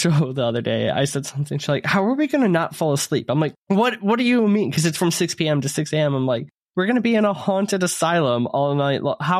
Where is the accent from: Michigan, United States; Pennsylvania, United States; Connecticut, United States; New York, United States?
Michigan, United States; We're from Michigan. We're obviously the greatest state on earth, surrounded by the Great Lakes.